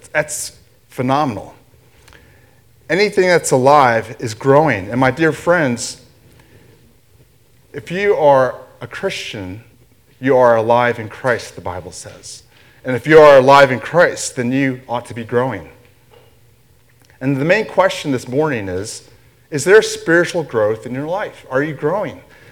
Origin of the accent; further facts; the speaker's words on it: Greeley, Colorado, United States; But I'm from Greeley